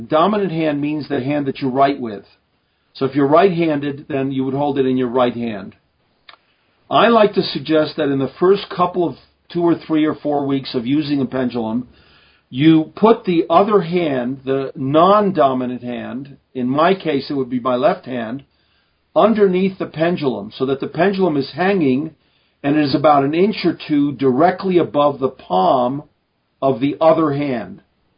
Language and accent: English; Hungary; I'm Hungarian. I was born in Hungary